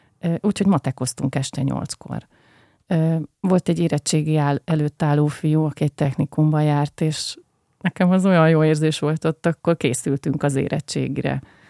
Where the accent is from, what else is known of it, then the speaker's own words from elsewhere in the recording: Budapest, Hungary; és még budapestiek is vagyunk, még mindehhez